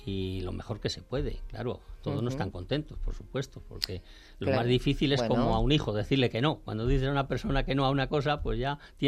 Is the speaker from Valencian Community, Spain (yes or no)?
no; Zarzalejo, Community of Madrid, Spain; born there; Sí, sí, yo soy nacido en Zarzalejo, de los que nacíamos en las casas todavía, ¿no?